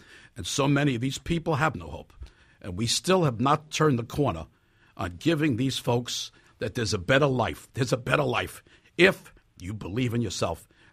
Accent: Brooklyn, New York, United States; Grew up in Crown Heights.

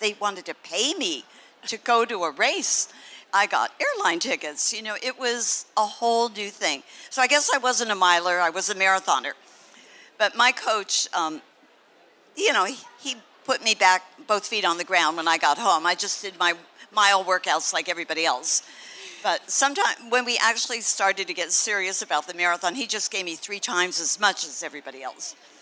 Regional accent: California, United States; It was a heat wave, so I got lucky, because I'm from California.

